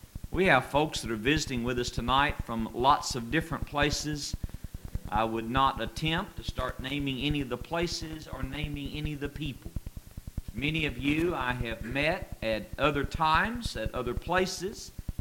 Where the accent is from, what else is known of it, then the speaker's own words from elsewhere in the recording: Bowling Green, Kentucky, United States; also born or lived in Indiana / Paris, Kentucky; I am originally from Bowling Green, Kentucky, but I moved away from there for a while, and I preached in Indiana for 6 years, and then I moved to Paris, Kentucky